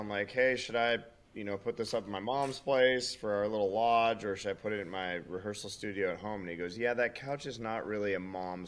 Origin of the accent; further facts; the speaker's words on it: Butte, Montana, United States; Rob O'Neill's from my hometown in Butte. His brother's the first person to ever play me on the radio in Butte, Montana when I'm 18, 19, something like that.